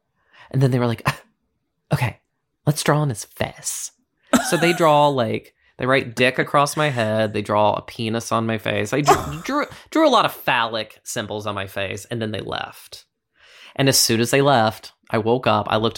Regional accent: Roanoke, Virginia, United States; We went to this bar called Metro in my hometown, and I absolutely loved it.

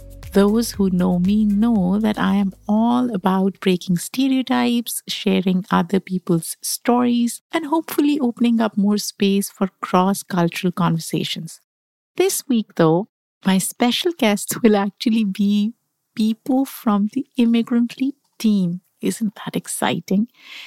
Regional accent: Pakistan; I was born and raised in Pakistan

